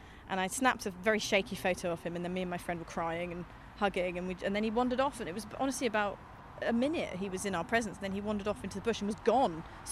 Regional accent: South West England, United Kingdom; I grew up in Dorset, so I always had nature around me.

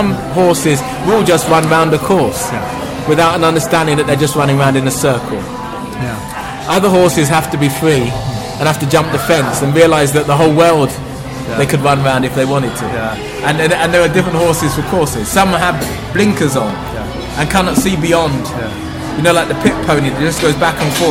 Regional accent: Basingstoke, South East England, United Kingdom; also born or lived in London / West Sussex / Surrey / Leeds; Basingstoke, born in London, but raised in Basingstoke, and then West Sussex, and then Surrey. And then South London.

